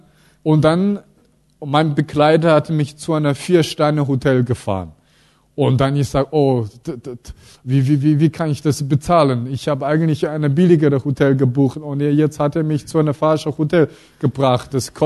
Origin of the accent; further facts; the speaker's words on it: China; German is a second language; now in Germany; ich komme aus Deutschland, ich bin chinesischer Pastor.